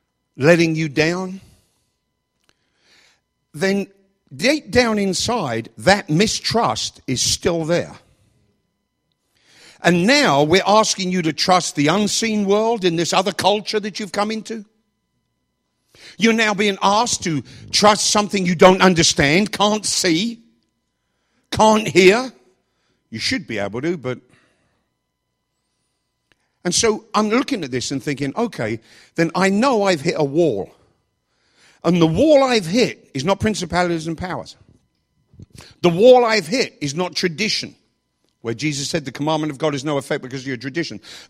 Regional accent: England, United Kingdom; When I grew up in England

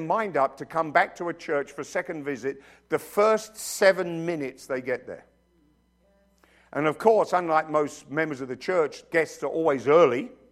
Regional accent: London, United Kingdom; But when I came here, it was, where are you from? I'm from London.

